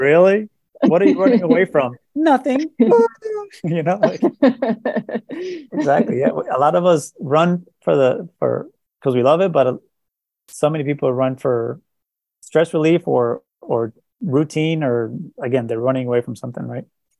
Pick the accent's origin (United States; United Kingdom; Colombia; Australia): Colombia; I grew up in Colombia, South America, wonderful place. Everybody's so nice. But culturally, at least what I experienced, you know, is that I grew up Catholic, going to Catholic school.